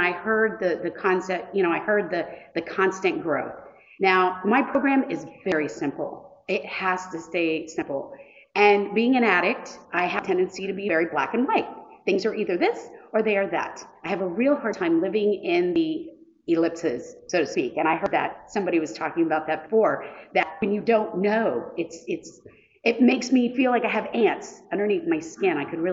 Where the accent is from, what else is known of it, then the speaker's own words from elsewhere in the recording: Fort Lauderdale, Florida, United States; And I am actually from the Fort Lauderdale, Florida, Miami area.